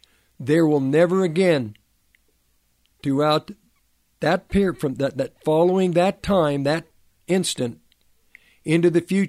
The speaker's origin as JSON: {"language": "English", "country": "United States", "said": "though I was born in the United States. I've never been to Europe."}